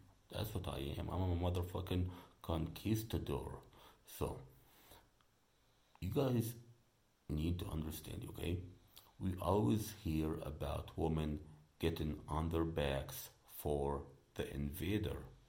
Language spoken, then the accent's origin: English; United States; The fact that I'm here from America, and in all honesty, man, I've been telling these people I'm from Egypt.